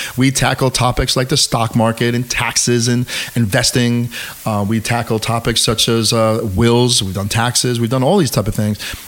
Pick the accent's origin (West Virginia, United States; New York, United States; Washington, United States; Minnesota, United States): New York, United States; I am local from the Hudson Valley. I've lived my whole life, will live my whole life in the Hudson Valley.